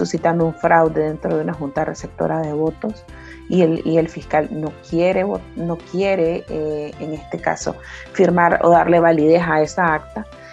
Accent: Nicaragua; todos somos nicaragüenses y todos somos parte de esta nación

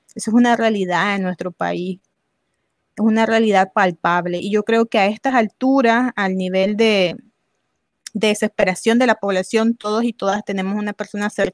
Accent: Nicaragua; Y como nicaragüenses conscientes no podemos ponernos a buscar enemigos en sí, sino a entender el por qué.

